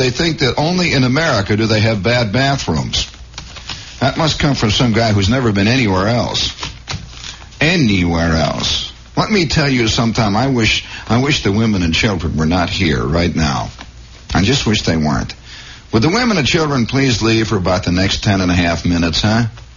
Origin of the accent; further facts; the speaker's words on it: New Jersey, United States; I'm from New Jersey, and I'm proud about it, and I brag about it.